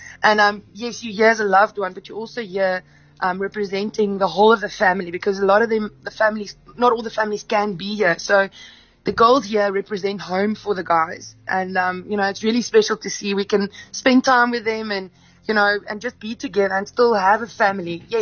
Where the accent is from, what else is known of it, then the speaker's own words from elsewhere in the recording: Pretoria, Gauteng, South Africa; Jy weet, Pretoria is my geboortedorp.